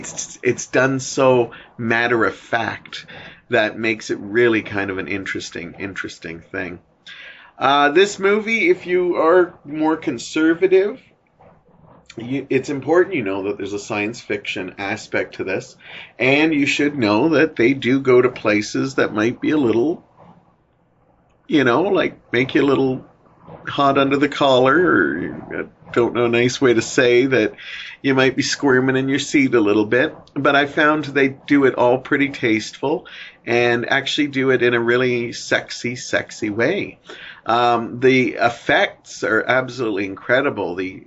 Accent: Hamilton, Ontario, Canada; I didn't know this movie was actually filmed in and around my hometown, Hamilton.

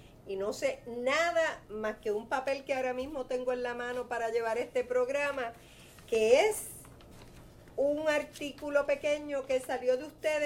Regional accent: Utuado, Puerto Rico; yo soy de Utuado, yo soy natural de Utuado, uh-huh. Estoy en Utuado

